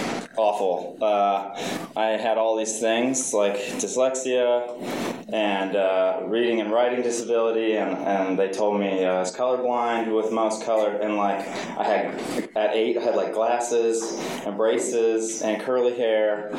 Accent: San Mateo, California, United States; I'm from San Mateo. And yeah, I grew up in the peninsula.

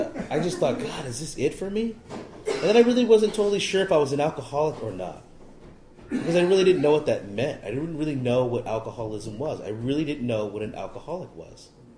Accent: Berkeley, California, United States; also born or lived in Oakland; I was born in Oakland at Merritt Hospital. I think it's called Peralta now, right? And I grew up in Berkeley until I was two.

